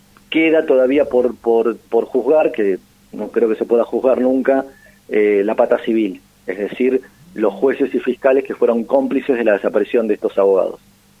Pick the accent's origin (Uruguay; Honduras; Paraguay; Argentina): Argentina; Mar del Plata, Buenos Aires Province; hace que la identidad marplatense somos casi como porteños aspiracionales nosotros.